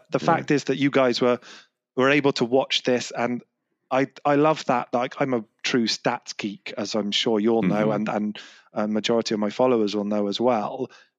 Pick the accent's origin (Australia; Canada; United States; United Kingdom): United Kingdom; England; born there; now in Bristol, United Kingdom; accent's probably given it away, but I'm from England. I live in Bristol in the southwest of England. But I'm a West Ham fan, so I was born just outside of London and grew up supporting West Ham.